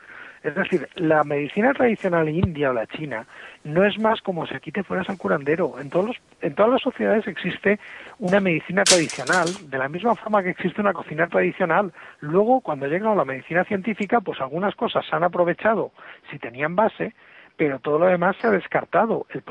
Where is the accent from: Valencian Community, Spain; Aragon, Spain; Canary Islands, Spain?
Valencian Community, Spain; Denia; now in Valencia, Spain; No, yo vivo en Valencia, ciudad. Soy de Denia, pero vivo en Valencia.